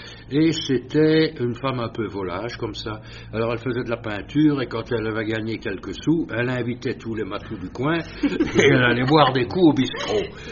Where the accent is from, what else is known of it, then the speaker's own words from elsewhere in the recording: Liège, Wallonia, Belgium; Donc, je suis né à Liège. Ça situe un peu cette époque. Ma famille est gaumaise. Mon père de Tintigny, ma mère de Jamoigne. mais mon père a eu du travail à Liège. Donc la famille s'est établie là, et j'ai fait mes études à Saint-Luc, à Liège.